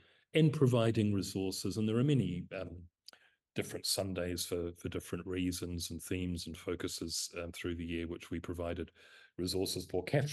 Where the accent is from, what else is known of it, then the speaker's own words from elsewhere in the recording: Timaru, Canterbury, New Zealand; growing up in Timaru in the 1960s, 70s